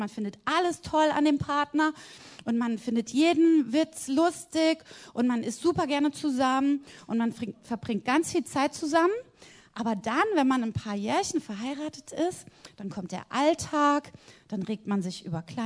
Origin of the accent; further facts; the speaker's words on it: Mainz, Rhineland-Palatinate, Germany; Also es ist ziemlich bekannt bei uns in Mainz oder in Rheinhessen, weil da alle Leute fahren hierher.